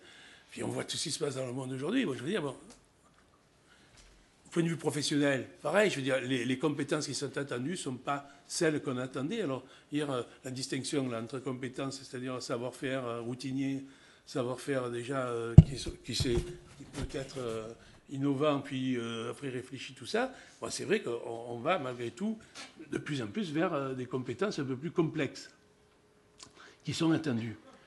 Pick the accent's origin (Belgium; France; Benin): France; Marseille, Provence-Alpes-Côte d'Azur; now in Paris, France; un des trois lycées de ZEP de Marseille, où je suis originaire, vous pouvez l'entendre dans mon accent. Bien que je sois à Paris depuis 30 ans, je n'ai pas perdu l'accent.